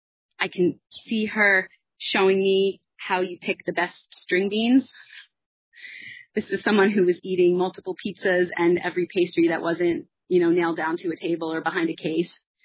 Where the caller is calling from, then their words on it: Los Angeles, California, United States; I am Zooming from Los Angeles, where I've been working since 9 a.m. this morning.